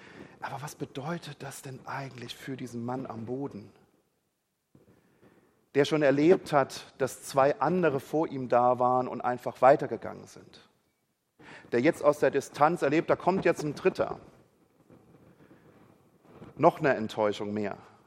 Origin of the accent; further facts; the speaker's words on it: Rhineland-Palatinate, Germany; Und ich habe ja gesagt, ich komme aus der Pfalz.